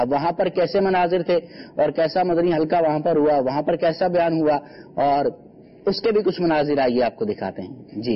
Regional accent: Nawabshah, Sindh, Pakistan; born there; جی میری نواب شاہ.

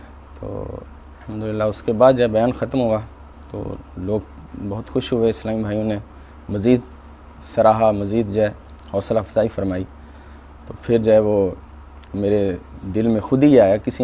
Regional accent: Lahore, Punjab, Pakistan; میرا تعلق مرکز الاولیاء سے ہے،

